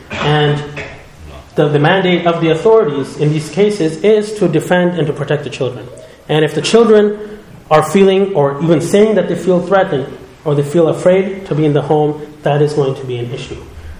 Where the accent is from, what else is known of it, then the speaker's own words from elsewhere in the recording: Canada; As Canadian Muslims, sometimes you're made to feel like, oh, we're aliens in this country